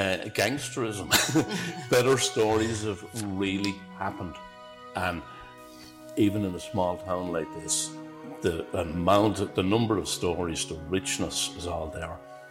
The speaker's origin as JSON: {"language": "English", "town": "Arklow", "region": "Leinster", "country": "Ireland", "tie": "born or raised there", "also_born_or_lived": "Liverpool, United Kingdom", "said": "I was born here in Arklow and I spent all my life here, except for 5 years over in Liverpool in England."}